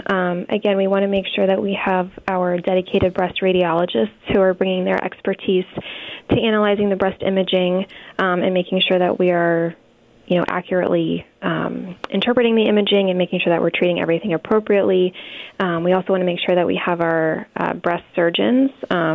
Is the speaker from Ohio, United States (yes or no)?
no; Connecticut, United States; So I am initially from Southern Connecticut. I'm from Fairfield County.